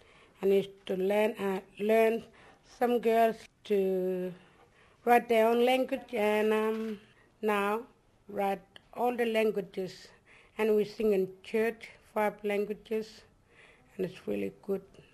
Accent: Western Australia, Australia; first language Nyangumada; English is a second language; Well, that my first language was Nyangumada, and I didn't talk like English. I used to talk language.

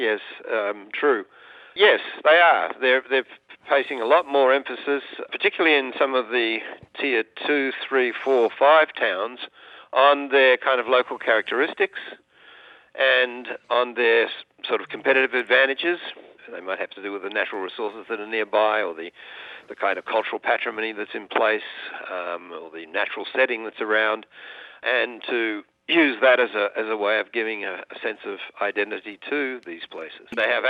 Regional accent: United States; Well, I'm not sure about that, actually, as an American.

